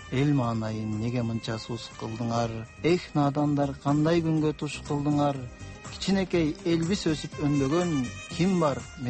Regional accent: Epkin, Naryn Region, Kyrgyzstan; Балалыгым Жумгал районунун Эпкин деген айылында өткөн.

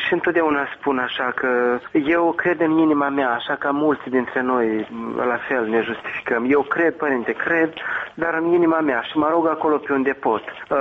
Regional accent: Moldova; pentru că sunt moldovean

